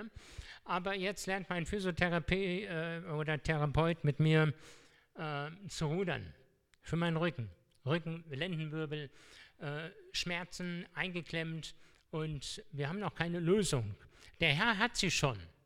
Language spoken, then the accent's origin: German; Hanau, Hesse, Germany; In Hanau, da um die Ecke, wo ich herkomme, da muss sich noch viel mehr verändern.